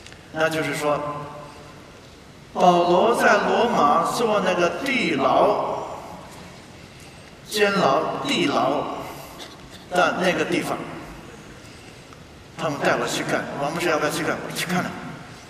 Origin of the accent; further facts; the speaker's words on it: Beijing, China; 我是生长在北京，但是我的老家是河北保定，所以我也知道一些乡下的情形。